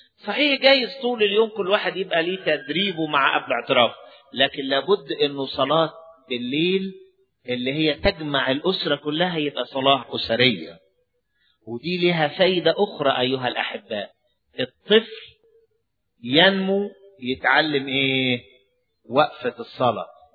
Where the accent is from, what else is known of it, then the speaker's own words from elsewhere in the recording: Upper Egypt, Egypt; زي ما بيقولوا عندنا في الصعيد، محدش أبوه أحسن من أبوه، كلنا واحد